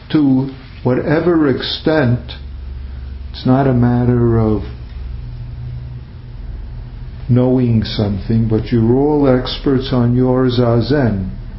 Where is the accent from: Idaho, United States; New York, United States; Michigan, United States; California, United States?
New York, United States; accent: New York; Yes, my New York accent becomes a problem, especially since we're talking about marinating sauce.